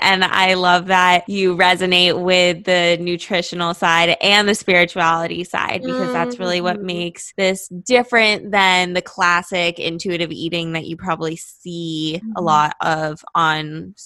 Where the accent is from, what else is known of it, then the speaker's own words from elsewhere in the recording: Los Angeles, California, United States; now in Miami, United States; And right now I live in Miami, but I'm from Los Angeles. So I moved here recently.